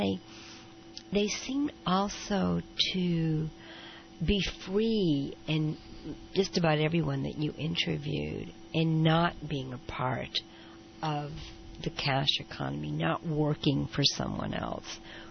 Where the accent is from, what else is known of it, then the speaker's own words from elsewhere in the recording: Massachusetts, United States; I grew up on Cape Cod, to listen to the ocean waves.